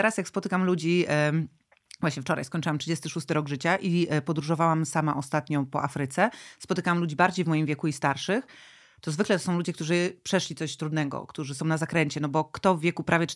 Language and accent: Polish; Złoty Stok, Lower Silesian Voivodeship, Poland; uciekałam rzeczywiście ze Złotego Stoku, z którego pochodzę, a nawet z wioski spod Złotego Stoku